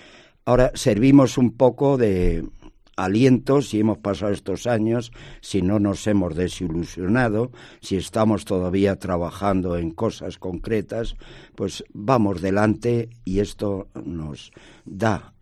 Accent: Anaya, Castile and León, Spain; Yo soy de Anaya. Mis padres, labradores

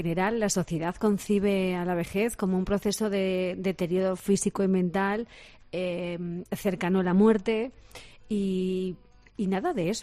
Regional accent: Spain; Pero fíjate qué optimistas somos, que los españoles los situamos a los 74

